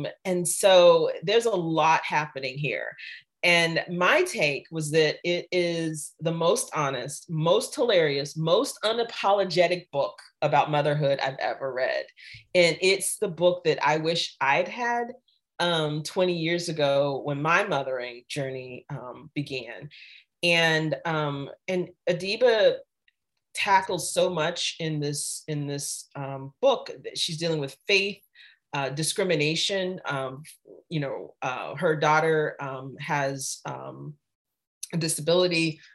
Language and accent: English; Florida, United States; There are lots of Souths. I'm from Florida. That's a whole different South, as you know.